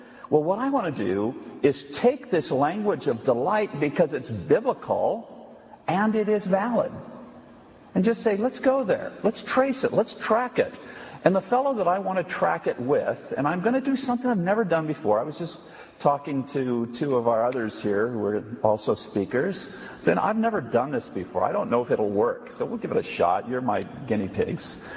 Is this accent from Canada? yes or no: no; United States; I come from the States, and it's a delight to be here.